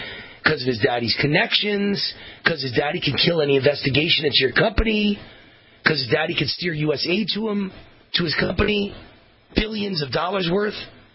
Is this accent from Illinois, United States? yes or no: no; Las Vegas, Nevada, United States; Very cool to be on in Las Vegas, my hometown, in addition to Dish TV and Direct TV